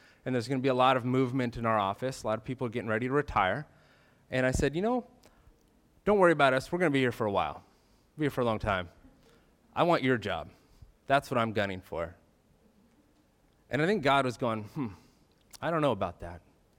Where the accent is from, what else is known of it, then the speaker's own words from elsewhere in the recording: Idaho, United States; now in Juneau, United States; I grew up in Idaho, and I thought I would be a pastor at a small church in a small town, maybe in eastern Washington or northern Idaho or perhaps Montana, but Alaska never crossed my mind. But here I am in Juneau.